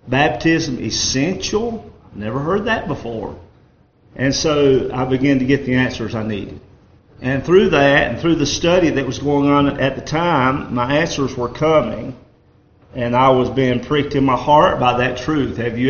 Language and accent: English; North Carolina, United States; born or raised there